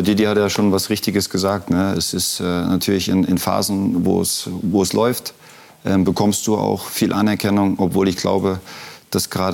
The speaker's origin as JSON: {"language": "German", "town": "Leipzig", "region": "Saxony", "country": "Germany", "tie": "born there", "said": "Ich bin in Leipzig geboren, habe ein sensationelles Elternhaus gehabt"}